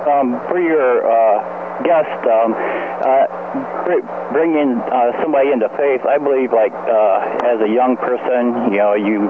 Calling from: Ohio, United States; from Ohio.

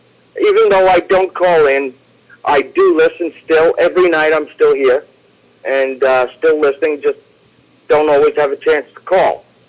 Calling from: Norman, Oklahoma, United States; from Norman, Oklahoma.

